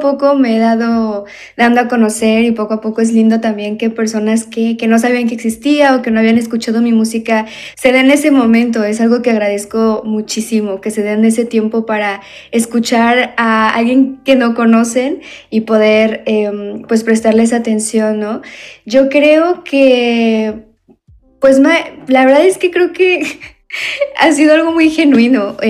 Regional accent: Mexico; yo vivo en Mérida, Yucatán, soy mexicana

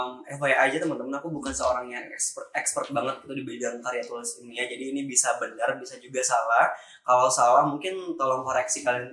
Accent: Tangerang, Banten, Indonesia; Saya mahasiswa teknik kimia angkatan 2019. Dan saya berasal dari Tangerang.

